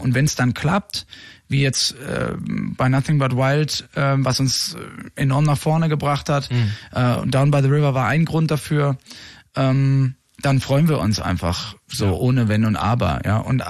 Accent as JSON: {"language": "German", "region": "Hesse", "country": "Germany", "said": "Jungs vom Land irgendwie, wir kommen ja alle aus dem Rheingau, ursprünglich"}